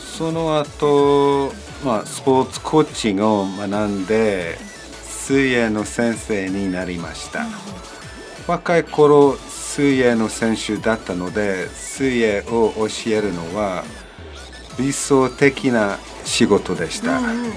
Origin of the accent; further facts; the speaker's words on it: Scotland, United Kingdom; Japanese is a second language; スコットランド出身です。